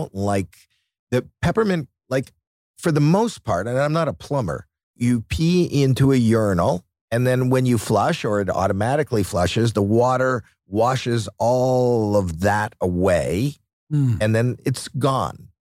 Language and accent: English; Canada; Not true. I'm from Canada.